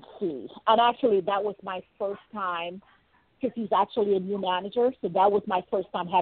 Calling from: Washington, District of Columbia, United States; I'm calling from Washington, D.C.

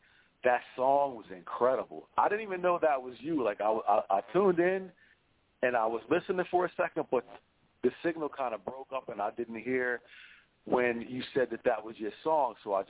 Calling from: New Jersey, United States; I'm calling from South Jersey.

